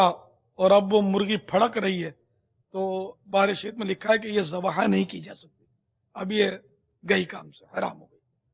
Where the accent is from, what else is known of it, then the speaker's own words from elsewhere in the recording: Karachi, Sindh, Pakistan; born there; میں تو یوں پٹھان بھی ہوں پنجابی بھی ہوں اور سندھی بھی ہوں. باب الاسلام کی پیدائش ہے میری یہیں باب المدینہ کی, اور یوں اردو یعنی ہمارے ماں باپ ہجرت کر کے آئے تو مہاجر بھی ہوں.